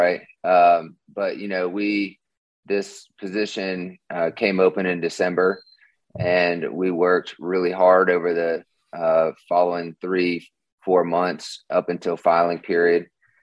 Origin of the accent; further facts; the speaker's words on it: Winston-Salem, North Carolina, United States; I grew up here in Winston-Salem. I played AAU basketball growing up.